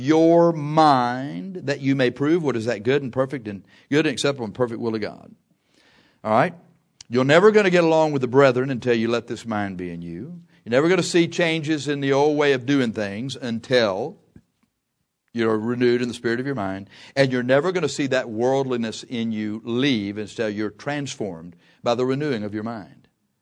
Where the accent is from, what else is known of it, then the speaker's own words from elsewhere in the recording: Texas, United States; And we said, "We're from Texas."